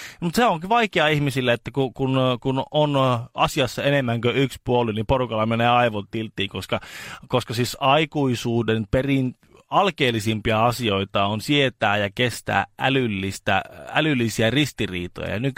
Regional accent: Himanka, North Ostrobothnia, Finland; Sä tiedät, että mä olen Himangalta

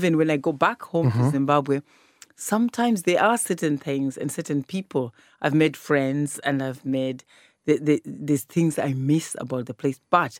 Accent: Ireland; I have my Irish citizenship, I am Black Irish.

